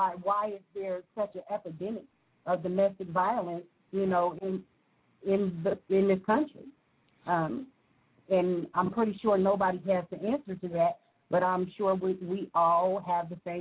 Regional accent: Dayton, Ohio, United States; actually a lot of cases of domestic violence against the wife and also the husband here in Dayton, my hometown.

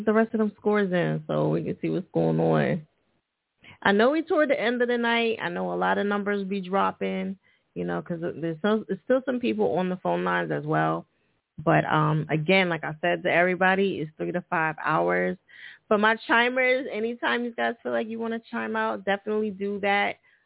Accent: New Jersey, United States; now in Philadelphia, United States; You know, that's my home state, so, you know, even though I live in Philly

